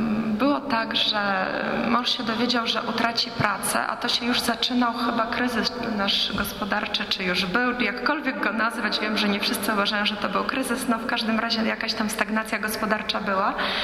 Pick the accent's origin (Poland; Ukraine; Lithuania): Lithuania; Vilnius, Vilnius County; Ja, jak mąż wspomniał, pochodzę z Wilna